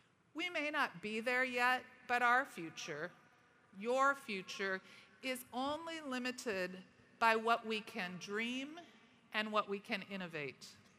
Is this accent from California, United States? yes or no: yes; California, United States; I never got to experience a snow day growing up in Northern California.